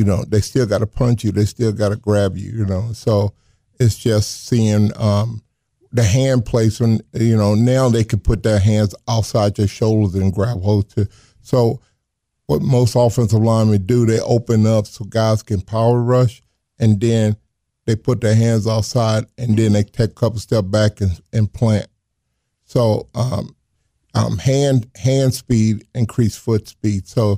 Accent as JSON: {"language": "English", "region": "the South", "country": "United States", "tie": "born or raised there", "said": "I grew up in the South. We was in the church or in the church doing Sunday."}